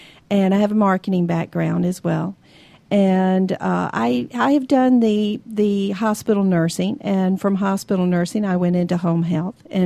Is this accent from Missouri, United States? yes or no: no; Tampa, Florida, United States; now in Atlanta, United States; Well, originally I'm from Tampa, Florida, but I've been in Atlanta for 40 years, so this is home.